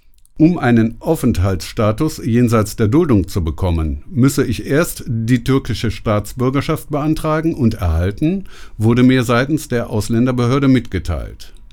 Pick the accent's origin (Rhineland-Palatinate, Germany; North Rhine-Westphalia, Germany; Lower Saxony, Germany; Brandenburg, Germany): North Rhine-Westphalia, Germany; Essen; Dabei bin ich doch hier in Essen geboren. Ich bin aufgewachsen in Essen